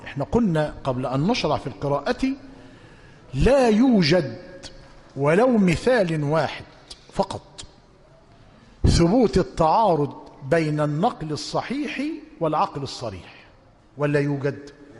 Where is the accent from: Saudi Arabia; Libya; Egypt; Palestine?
Egypt; بل يزداد خاصة في بلادنا مصر